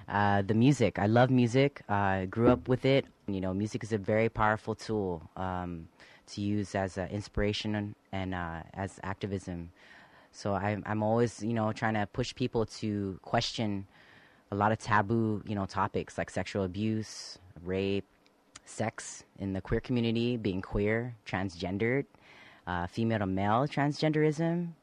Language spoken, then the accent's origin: English; Guam; And basically, since I'm not from the United States of America, I'm from Guam originally. We are a U.S. territory, but we're still our own culture.